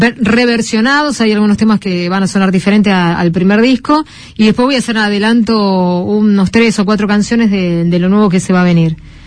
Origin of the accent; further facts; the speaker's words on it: Buenos Aires, Argentina; accent: porteño; now in Madrid, Spain; Y yo soy como muy porteña, a mí no se me fue.